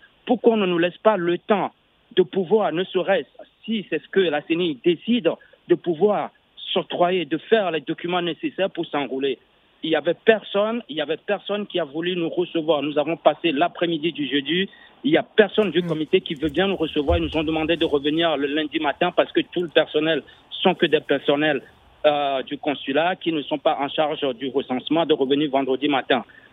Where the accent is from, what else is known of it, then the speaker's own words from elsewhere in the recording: Togo; Je suis togolais, je ne suis d'aucun parti politique, je suis juste togolais